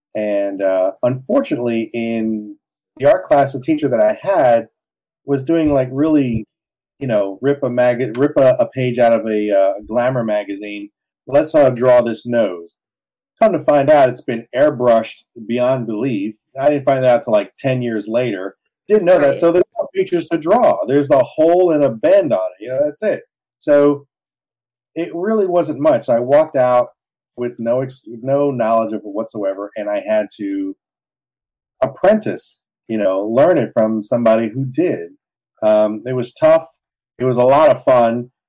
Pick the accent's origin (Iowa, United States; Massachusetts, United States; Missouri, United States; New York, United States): New York, United States; New York City; my mother brought us all back to New York City. We're all from New York City, parents.